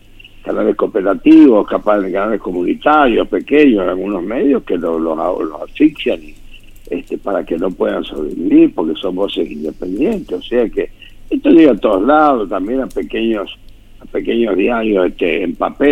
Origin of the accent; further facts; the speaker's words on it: Resistencia, Chaco, Argentina; Lo estoy escuchando desde acá, desde Resistencia, desde el Chaco. Yo soy chaqueño, y acá. Sí, soy de ascendencia italiana, obviamente, pero ya con... ya son varias generaciones argentinas, así que acá soy chaqueño nomás.